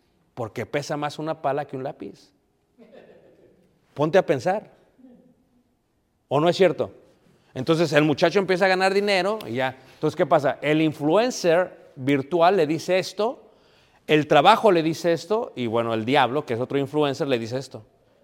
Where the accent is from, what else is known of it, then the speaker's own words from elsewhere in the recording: Mexico City, Mexico; now in Michigan, United States; Y como jóvenes, yo soy de Ciudad de México, queríamos vivir en ciertos barrios